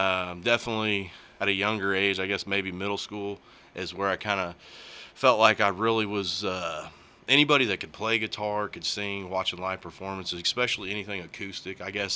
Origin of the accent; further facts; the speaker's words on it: Wichita, Kansas, United States; Went to school at Andover, graduated there, and then graduated at K-State in 05.